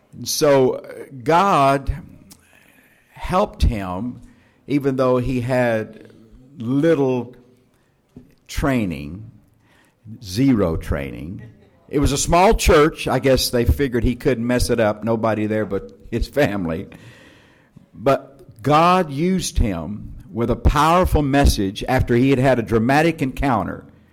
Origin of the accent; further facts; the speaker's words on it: Texas, United States; accent: southern; also born or lived in Arkansas; Well, I was born and raised in Texas, and I spent 20 years in Arkansas, and so we don't speak the Queen's English.